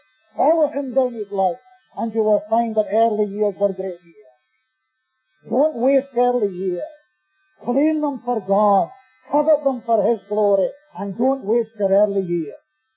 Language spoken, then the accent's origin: English; Scotland, United Kingdom; but I am a Scotsman, so make allowance for that.